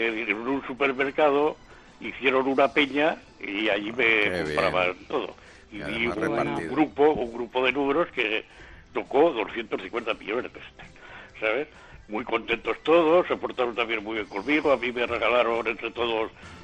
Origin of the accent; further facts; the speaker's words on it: Zaragoza, Aragon, Spain; yo es que soy de Zaragoza, pero